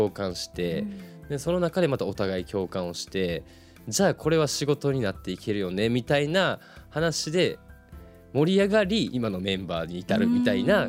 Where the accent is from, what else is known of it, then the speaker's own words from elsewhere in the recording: Manno, Kagawa, Japan; 僕の実家がこの万能町狭間地区にあって